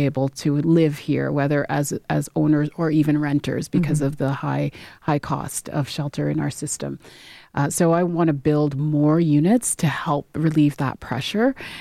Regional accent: Scarborough, Ontario, Canada; I'm from Scarborough. I'm from that outside.

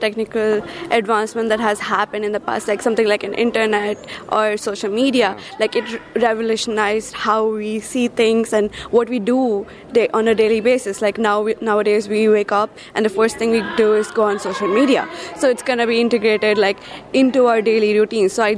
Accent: India; now in United States; Yes, I'm an international student here at San Jose State. I'm from India, and I'm a graduate student studying mass communication.

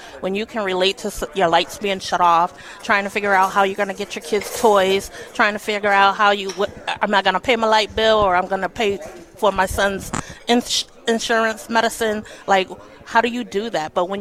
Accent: Hartford, Connecticut, United States; also born or lived in Providence / Norwich; but I'm born and raised in Hartford. So I've been in Providence, Rhode Island

